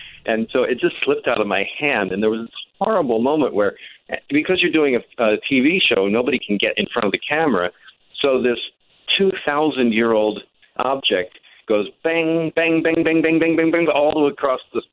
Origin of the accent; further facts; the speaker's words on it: Philadelphia, Pennsylvania, United States; I'm from the industrial Northeast. I'm from Philadelphia originally.